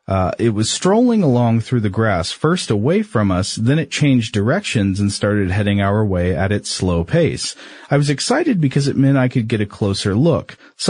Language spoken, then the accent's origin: English; Scotland, United Kingdom; Now, I'm from Scotland, and we don't have illuminated sea creatures very much.